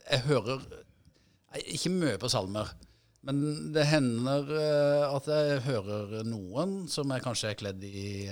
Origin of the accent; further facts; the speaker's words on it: Vegårshei, Agder, Norway; also born or lived in Arendal; Opprinnelig da, så kommer jeg jo fra Vegårshei.